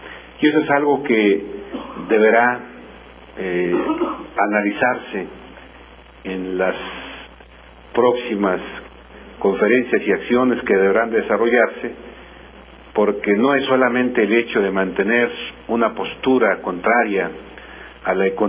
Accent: Mexico; aquí los beneficiarios no son los mexicanos, no somos los mexicanos

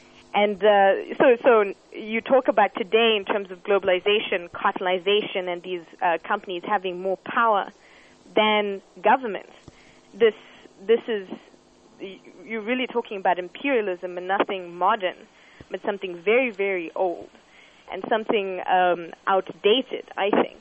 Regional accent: Zimbabwe; For me, I remember when growing up in Zimbabwe, we used to have free healthcare.

